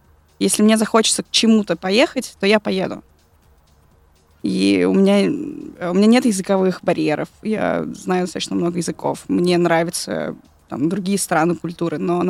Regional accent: Izhevsk, Udmurtia, Russia; Это все, конечно, да, происходит в Ижевске.

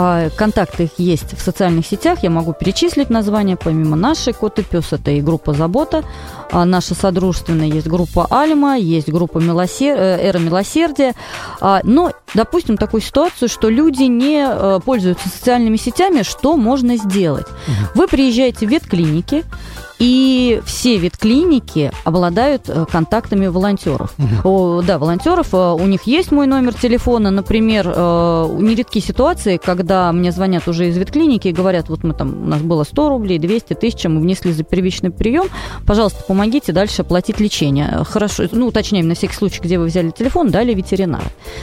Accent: Orenburg, Orenburg Oblast, Russia; вот я вот просто из Оренбурга

